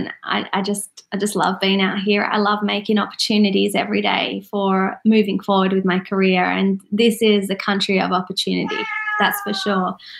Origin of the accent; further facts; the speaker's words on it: Perth, Western Australia, Australia; now in United States; I am. I'm an Aussie.